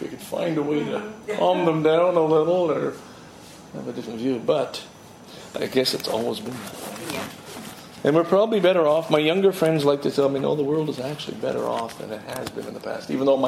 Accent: Montreal, Quebec, Canada; I'm actually from Montreal.

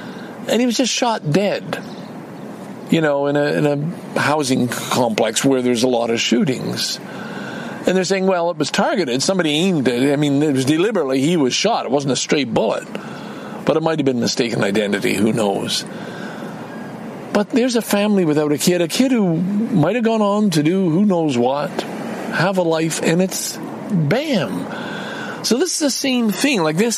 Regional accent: Montreal, Quebec, Canada; even if you're not from Montreal, it appeals to me more because I am from Montreal.

